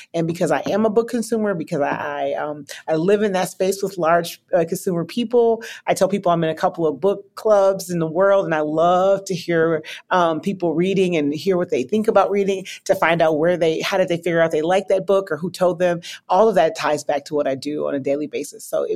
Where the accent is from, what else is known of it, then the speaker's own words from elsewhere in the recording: Wisconsin, United States; now in Nashville, United States; I am from Wisconsin originally. I live in Nashville, Tennessee now.